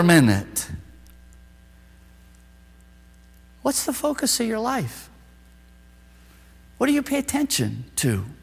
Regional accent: Wyoming, United States; I grew up in Wyoming. I was a hunter. I had a rifle.

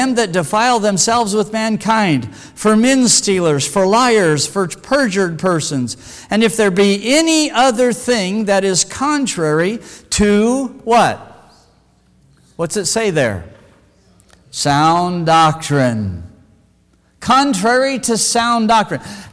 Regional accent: Wyoming, United States; Like I grew up in Wyoming.

